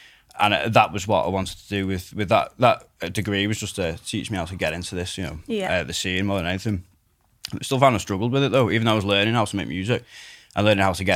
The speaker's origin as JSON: {"language": "English", "town": "Ormskirk", "region": "North West England", "country": "United Kingdom", "said": "I'm from Ormskirk, and there's a few DJs from Ormskirk."}